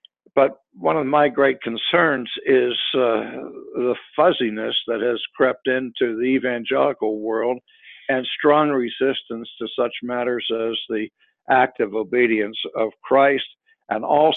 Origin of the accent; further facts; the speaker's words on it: Pittsburgh, Pennsylvania, United States; I was born in the South Hills of Pittsburgh. I went to Clareton High School, and our arch enemy was McKeesport.